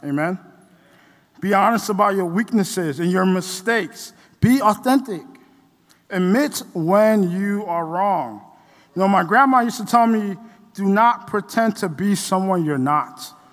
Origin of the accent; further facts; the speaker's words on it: Guyana; also born or lived in St. Lucia; now in United States; I'm actually from Guyana. I was born in St. Lucia, but I grew up in Guyana before I came to the United States.